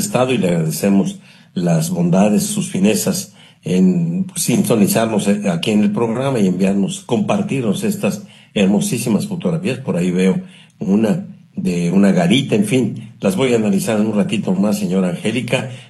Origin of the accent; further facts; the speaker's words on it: Guadalajara, Jalisco, Mexico; now in Tijuana, Mexico; escuchándolos desde Tonalá. Casi siempre los he saludado desde Tijuana, donde radico, pero todavía estoy aquí en mi tierra natal, Guadalajara.